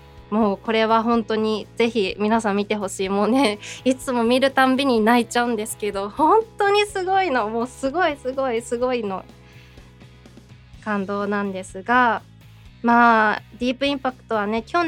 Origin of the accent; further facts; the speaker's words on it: Hokkaido, Japan; 私北海道出身なので、